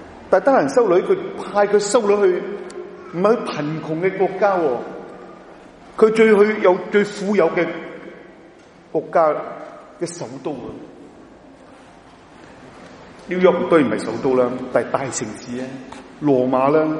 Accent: China; 因为我们中国人有一种污染呢，思想上的污染呢

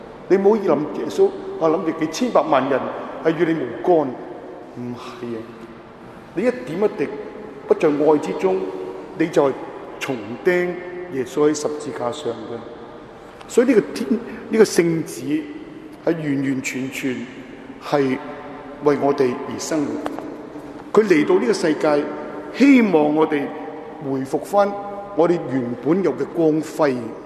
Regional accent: Guangdong, China; 就算我们广东人都未必读得那么清晰。

